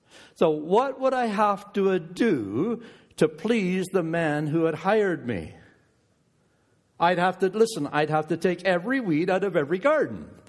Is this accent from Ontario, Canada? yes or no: yes; Bancroft, Ontario, Canada; I think of my hometown, Bancroft.